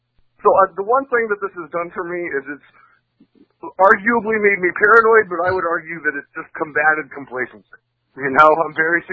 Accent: Massachusetts, United States; accent: Boston; I'm clearly from the Boston area. I'm a little too Irish for some of the people around here.

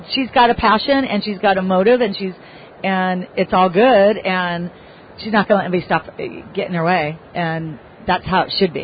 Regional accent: California, United States; It's we're from California, so what is this stuff falling from the sky?

